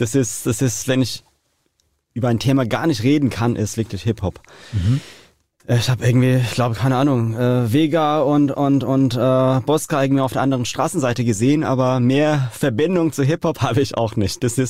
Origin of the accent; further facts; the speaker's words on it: Isfahan, Iran; German is a second language; now in Germany; Ich komme aus dem Iran, Isfahan, ziemlich in der Mitte. Das ist eine sehr, sehr historische Stadt.